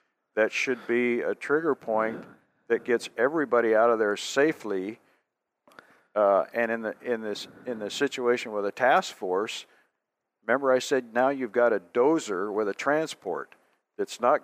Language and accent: English; California, United States; I was there as a safety officer, but they realized that I was from Southern California